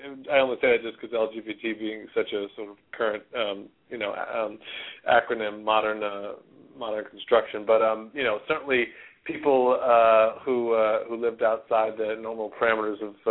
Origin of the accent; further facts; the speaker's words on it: Lynchburg, Virginia, United States; I'm from Southwest Virginia, a town called Lynchburg, sort of nestled there right beside the Blue Ridge Mountains, below Charlottesville and beside Roanoke, to the, east of the Shenandoah Valley.